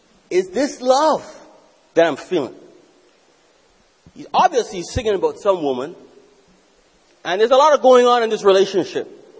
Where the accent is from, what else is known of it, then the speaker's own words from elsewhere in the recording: Jamaica; Now, I grew up in Jamaica.